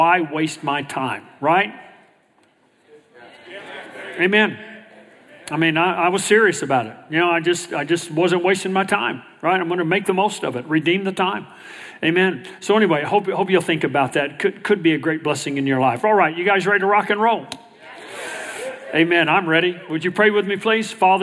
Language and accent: English; Texas, United States; You know, we always remember, I'm from Texas, and we pray a little different.